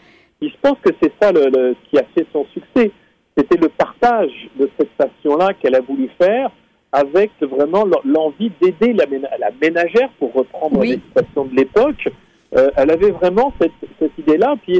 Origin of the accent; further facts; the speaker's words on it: France; now in Quebec, Canada; parce que je suis originaire de France